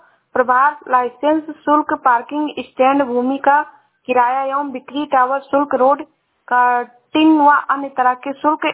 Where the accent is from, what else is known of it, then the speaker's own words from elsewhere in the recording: Shravasti, Uttar Pradesh, India; मैं जिला श्रावस्ती से हूँ।